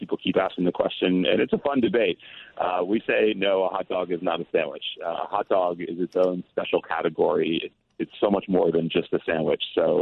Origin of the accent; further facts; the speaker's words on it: the South, United States; I'm from the South, and so put some chili, mustard, and onions on there.